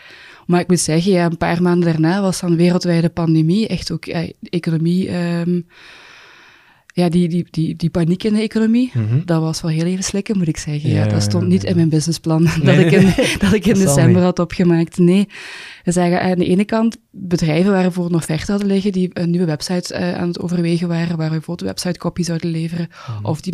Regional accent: Hechtel-Eksel, Flanders, Belgium; Ik kom van Hechtel-Exel.

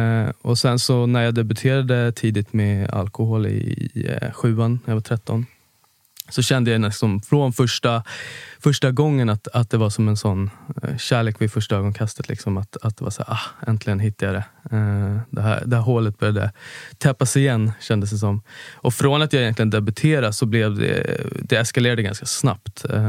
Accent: Nacka, Stockholm County, Sweden; jag är uppvuxen ute i Nacka som är en stor förort till Stockholm där det finns både jättefina områden och mindre fina områden. Jag är liksom uppvuxen i lägenhetsområden med mamma, pappa, två syskon.

